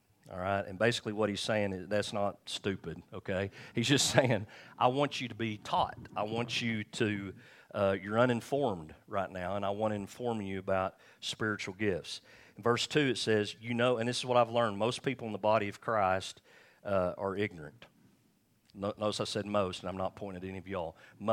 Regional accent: England, United Kingdom; And we all think, because we're English, we're like, well, they all spoke English.

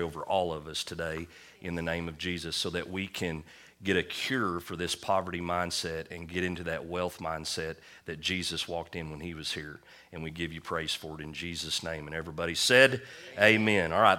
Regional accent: Oklahoma, United States; Here in Western Oklahoma, we grew up in the Bible Belt, a lot of us did

